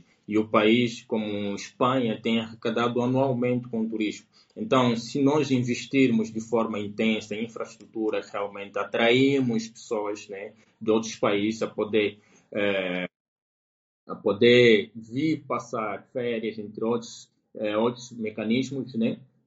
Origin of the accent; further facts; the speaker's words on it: Angola; como angolano só em si, de que forma que eu poderia contribuir